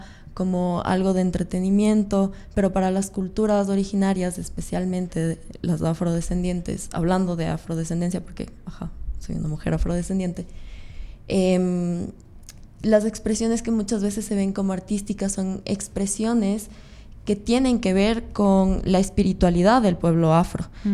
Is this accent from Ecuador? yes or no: yes; Ecuador; la conexión que tenemos como ecuatorianos.